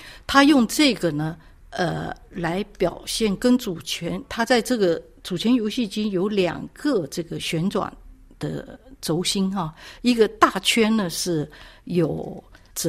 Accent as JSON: {"language": "Chinese", "region": "Fujian", "country": "China", "said": "所以香港脚对我们福建人来说呢，就是谁都知道"}